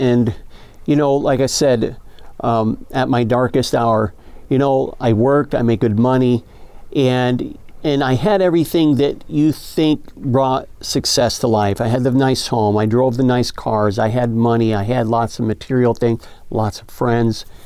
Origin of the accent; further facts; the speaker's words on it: Buffalo, New York, United States; So, you know, I grew up in Buffalo, New York, grew up in the ghetto. We were very poor.